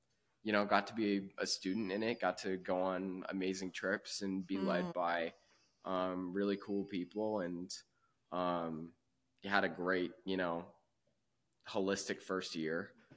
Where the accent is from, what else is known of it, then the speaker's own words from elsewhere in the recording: Colorado, United States; Yeah, so I grew up here in Colorado, so I was very outdoorsy.